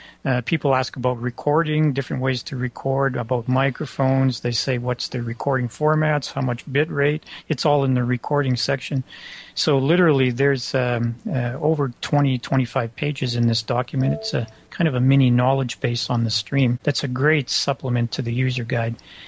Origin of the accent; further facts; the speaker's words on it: Canada; Well, I being a Canadian, I guess I probably have a 50-50.